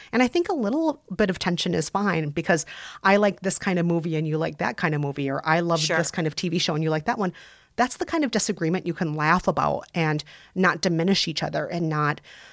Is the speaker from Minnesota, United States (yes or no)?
yes; Minnesota, United States; accent: Minnesotan; I'm very Minnesotan. Yep. People hear the Minnesotan in me.